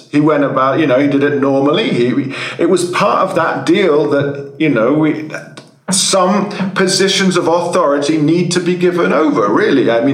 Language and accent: English; England, United Kingdom; But, you know, as an Englishman myself, it's like, well, hang on a second, what is needed?